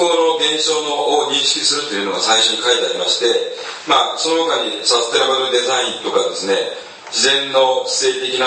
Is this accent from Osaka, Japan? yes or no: no; Nagano, Japan; 私の地元の長野国際交流センター